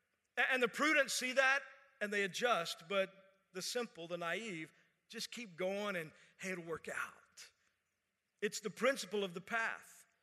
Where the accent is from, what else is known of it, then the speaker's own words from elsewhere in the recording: Orlando, Florida, United States; They didn't know I was from Orlando